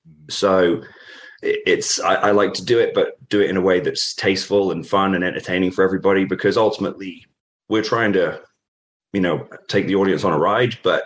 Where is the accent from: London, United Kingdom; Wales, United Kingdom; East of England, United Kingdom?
East of England, United Kingdom; I grew up in Norfolk, on the East Anglia in England. So if you look at a map of England, there's a little round bit on the East Coast that kind of juts out. That's where I was born and raised.